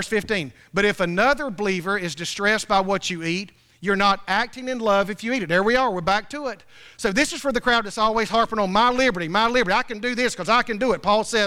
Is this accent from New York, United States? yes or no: no; Homerville, Georgia, United States; born there; I mean, I was born in Homerville. I know every one of them.